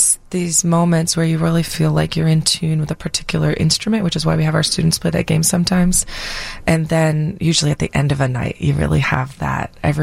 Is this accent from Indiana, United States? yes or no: no; Florida, United States; I grew up in Florida.